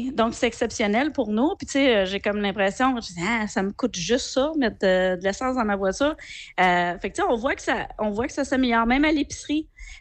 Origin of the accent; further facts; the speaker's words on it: Quebec, Canada; je suis née ici. Là, j'ai juste un problème, problème quand je parle. Mais on revient toujours à me poser ces questions-là. Puis quand je dis que je viens du Québec